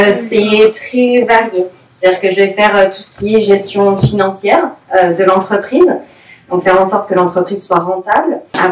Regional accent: Digne-les-Bains, Provence-Alpes-Côte d'Azur, France; Alors, moi je suis née à Digne, j'ai fait toute ma scolarité donc à Digne-les-Bains.

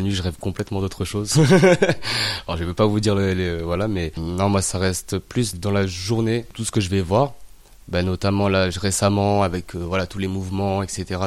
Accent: Provence-Alpes-Côte d'Azur, France; Il est vrai du coup que j'arrive de la région des Hautes-Alpes. Alors moi d'origine je suis malgache, mais j'ai grandi dans la région des Hautes-Alpes, plus précisément, alors pas à Gap, mais dans le Champsaur.

